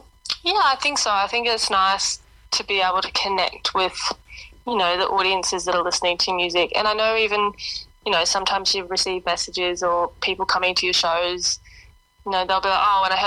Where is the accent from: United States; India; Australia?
Australia; obviously being an Australian artist, and I'm not a huge established artist by any means.